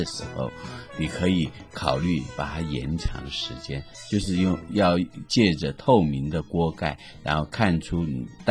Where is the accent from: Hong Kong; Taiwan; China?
Taiwan; 因为我从小在眷村长大